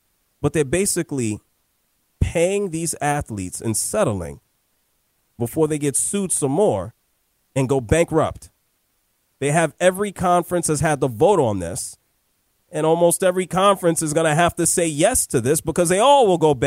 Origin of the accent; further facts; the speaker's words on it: New York, United States; growing up in New York and family in Harlem, and yeah, I've been hearing stuff about him for a long time.